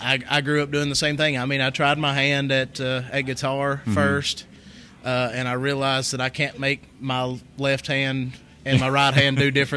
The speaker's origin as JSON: {"language": "English", "town": "Russell Springs", "region": "Kentucky", "country": "United States", "said": "I'm from Russell Springs, Kentucky."}